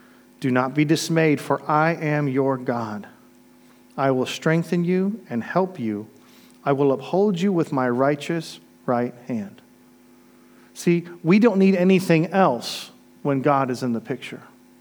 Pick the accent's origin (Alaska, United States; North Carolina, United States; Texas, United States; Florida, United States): Florida, United States; I mean, I grew up in Florida, so we had to deal with wildlife all the time.